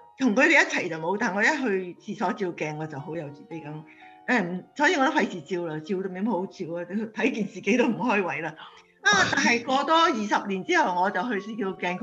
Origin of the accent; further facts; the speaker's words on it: China; 尤其是外國人嘅皮膚同我哋中國人嘅東方人嘅皮膚又唔同嘅